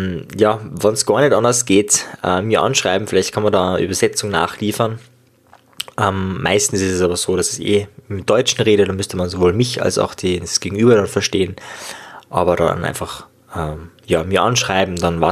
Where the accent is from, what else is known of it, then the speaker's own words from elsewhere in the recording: Austria; accent: Austrian; ich komme aus Österreich